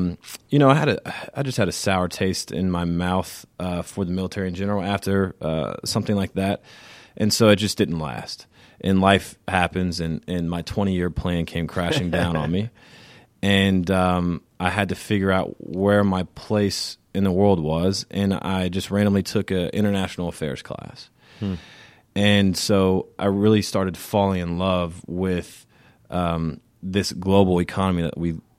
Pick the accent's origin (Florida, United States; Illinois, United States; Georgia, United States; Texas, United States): Georgia, United States; Savannah; So, like I said, just backing up, I come from Savannah. I come from a military family. That's how we ended up in Savannah.